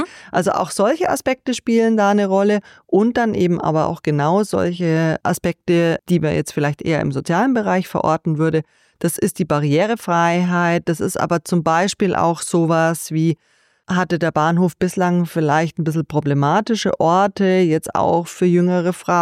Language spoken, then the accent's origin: German; Nuremberg, Bavaria, Germany; In Nürnberg, das ist ja meine Heimatstadt